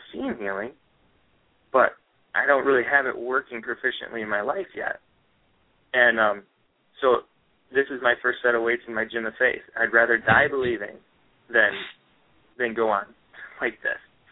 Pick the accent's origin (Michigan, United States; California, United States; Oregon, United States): Michigan, United States; I'm from Michigan, and we don't really have brown recluse around here.